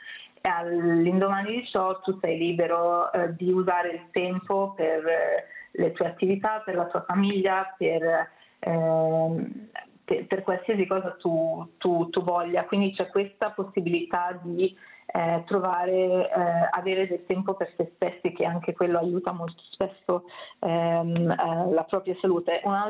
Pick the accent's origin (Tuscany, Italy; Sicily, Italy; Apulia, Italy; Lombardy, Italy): Lombardy, Italy; Milan; also born or lived in Amsterdam / Copenhagen / Brussels; now in Oslo, Norway; io mi ritengo molto fortunata di essere qui a Oslo al momento. Io ho vissuto, io vengo da Milano, ho vissuto a Amsterdam, ho vissuto a Copenaghen e a Bruxelles